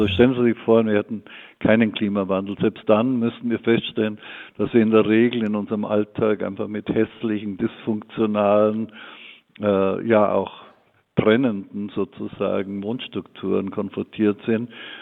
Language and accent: German; Bavaria, Germany; born there; ich bin selbst in einem Holzhaus geboren in Niederbayern, das 500 Jahre alt ist.